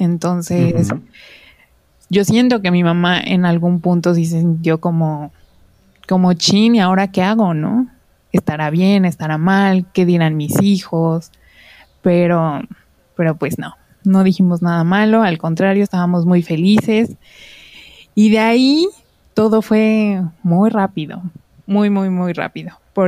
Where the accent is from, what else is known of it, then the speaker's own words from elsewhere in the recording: Morelos, Mexico; moved away as an adult; now in Mexico City, Mexico; yo soy de Morelos, no soy de la Ciudad de México, pero por la universidad okay. Me fui a vivir para allá.